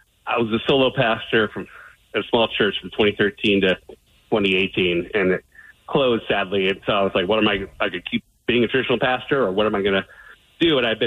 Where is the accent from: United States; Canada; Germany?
United States; Spokane, Washington; now in Chicago, United States; I'm from Spokane, Washington. I went to Washington State.